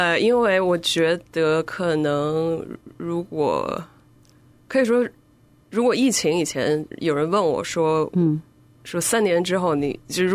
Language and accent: Chinese; Beijing, China; moved away as an adult; now in United States; 首先我是北京生，北京长，北京人